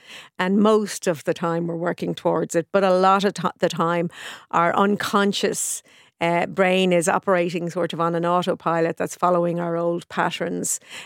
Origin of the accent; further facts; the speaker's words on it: Ireland; as an Irish person